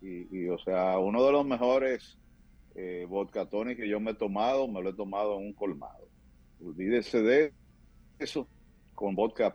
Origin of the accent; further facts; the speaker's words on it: Dominican Republic; nosotros los dominicanos, somos dueños de New York